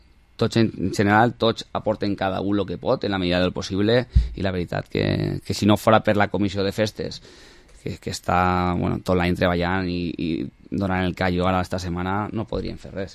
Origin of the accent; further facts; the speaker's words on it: Burriana, Valencian Community, Spain; De fet, jo no sóc de Villarreal, jo sóc de Burriana, però bueno, porto 18 anys vivint en Villarreal. Treballo en Villarreal fa 25 anys